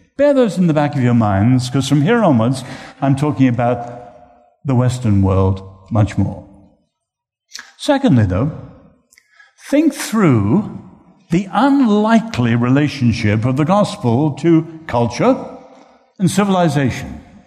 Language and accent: English; Ireland; I'm proud as an Irishman to say